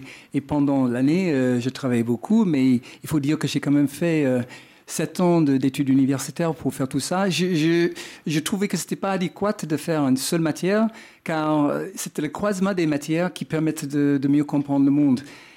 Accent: Wichita, Kansas, United States; French is a second language; Qui était dans ma ville natale, Wichita.

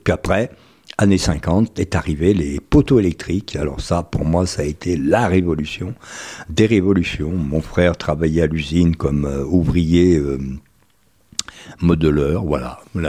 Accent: Lépin-le-Lac, Auvergne-Rhône-Alpes, France; Je suis de Lépin.

